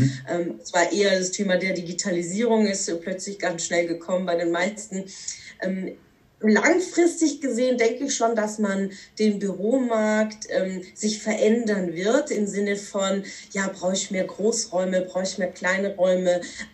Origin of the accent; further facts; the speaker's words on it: Baden-Württemberg, Germany; now in Karlsruhe, Germany; auch wenn ich nicht gebürtig jetzt aus dieser Ecke bin. Ich bin eigentlich Schwäbin, bin zugezogene Karlsruherin seit 10 Jahren, aber ich mag diese Region unglaublich gerne.